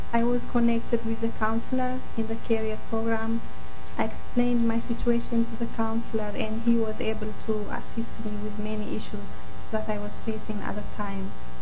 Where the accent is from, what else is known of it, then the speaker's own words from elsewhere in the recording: Eritrea; English is a second language; now in Rochester, United States; I live in Rochester, Minnesota right now, and I am originally from Eritrea. I came to the United States in November 2008 to Winona, Minnesota. I moved to Rochester in January 2010 with my two kids.